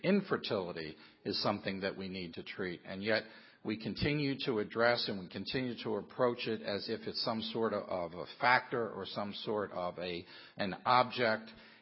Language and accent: English; Washington, District of Columbia, United States; born there; I was born in Washington, D.C.